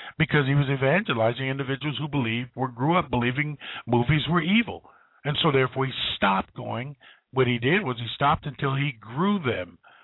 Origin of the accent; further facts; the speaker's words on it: United States; I was born in America. I grew up in America. I am a citizen of America.